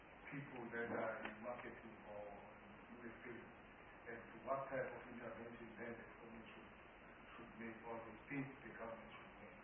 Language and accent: English; KwaZulu-Natal, South Africa; I'm a man from KwaZulu-Natal, from the royal family.